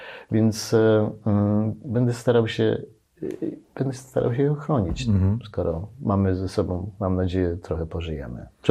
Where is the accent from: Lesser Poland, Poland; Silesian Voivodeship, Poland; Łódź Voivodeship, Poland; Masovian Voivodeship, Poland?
Silesian Voivodeship, Poland; Jestem bardzo poukładany, jestem Ślązakiem, więc u mnie wszystko jest takie akurat